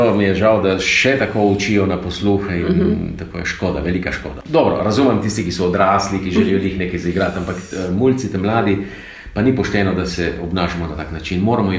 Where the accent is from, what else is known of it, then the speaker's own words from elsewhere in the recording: Trieste, Friuli-Venezia Giulia, Italy; jaz sem tle nekako foreš, no, prihajam iz Trsta, tako da se vozim vsak dan.